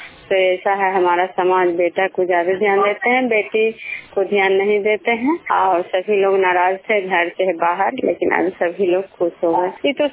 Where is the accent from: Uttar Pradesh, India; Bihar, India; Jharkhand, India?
Bihar, India; Vishnupur